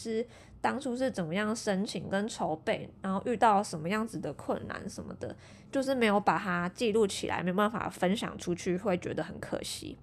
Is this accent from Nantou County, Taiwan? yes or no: no; Kaohsiung, Taiwan; 因为我是高雄人